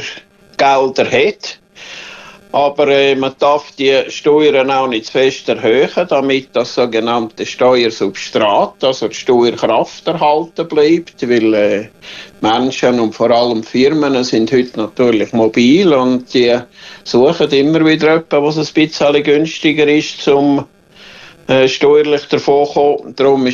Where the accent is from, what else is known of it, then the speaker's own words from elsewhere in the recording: Engelberg, Obwalden, Switzerland; Restaurant Ende der Welt in Engelberg. Das ist ein paar Meter von dort an den Weg, wo ich aufgewachsen bin.